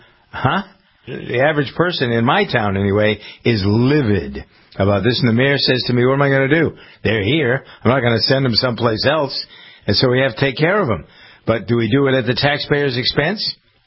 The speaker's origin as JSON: {"language": "English", "town": "Framingham", "region": "Massachusetts", "country": "United States", "tie": "born or raised there", "said": "Four busloads have come to my hometown of Framingham."}